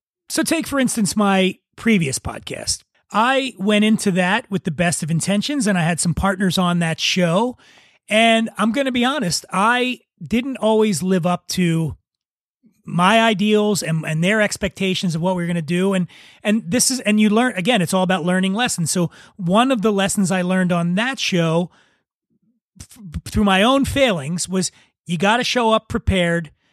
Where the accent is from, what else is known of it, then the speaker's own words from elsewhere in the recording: Philadelphia, Pennsylvania, United States; So I grew up poor in Philadelphia, and the very idea of a dump bucket is offensive to me.